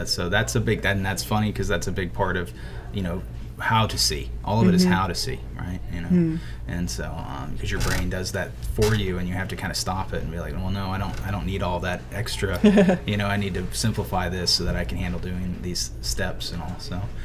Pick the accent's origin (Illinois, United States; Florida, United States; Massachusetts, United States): Florida, United States; So, you know, it was all part of like growing up in Florida